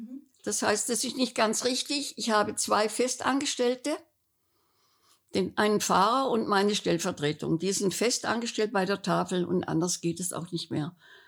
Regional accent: Konstanz, Baden-Württemberg, Germany; born there; Ich komme aus Konstanz, ist meine Geburtsstadt

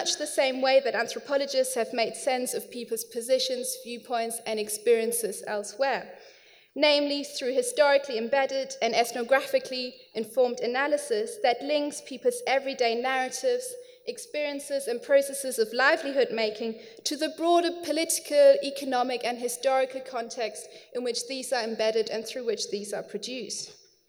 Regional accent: Germany; English is a second language; now in United Kingdom; as somebody who was born and raised in Germany but who moved to England 15 years ago.

